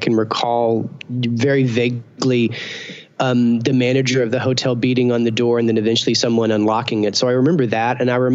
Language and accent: English; Lubbock, Texas, United States; born there; So, I was born in Lubbock, Texas. That's West Texas.